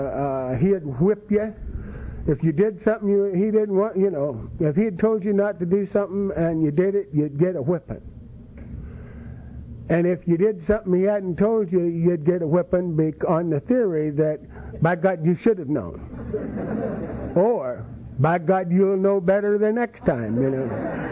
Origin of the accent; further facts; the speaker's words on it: Kansas, United States; also born or lived in Los Angeles; I'm a native of Los Angeles, but I was raised in Kansas. My folks were Okies about six times over, and I was raised in this little farm community about 45 miles southwest of Wichita.